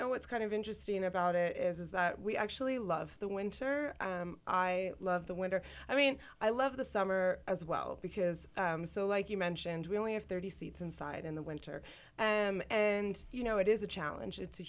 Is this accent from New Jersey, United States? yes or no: no; New York, United States; now in Utah, United States; I'm originally from New York, and then I went to college in California.